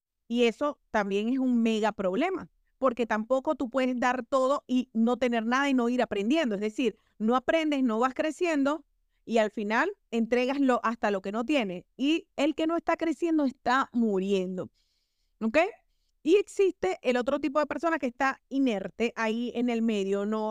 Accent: Venezuela; moved away; also born or lived in Argentina / Nigeria / Malaysia / Brazil; yo he vivido aproximadamente en 8 países. Yo soy venezolana, he vivido en la primera expatriación la tuve en Argentina, Neuquén, Argentina. Después de Argentina nos fuimos a Nigeria

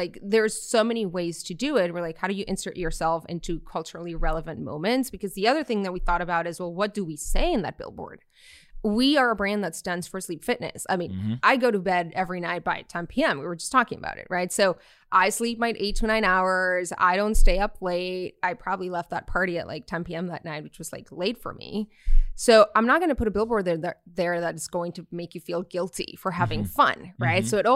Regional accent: Tijuana, Baja California, Mexico; English is a second language; moved away as an adult; Yeah, I grew up in Tijuana for 18 years of my life. So I left when I left for college and I honestly had a great childhood.

